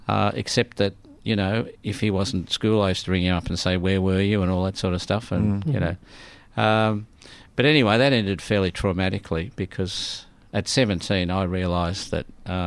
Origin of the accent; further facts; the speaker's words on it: Ballan, Victoria, Australia; I was raised and born in Balan, which is a small town between Ballarat and Melbourne.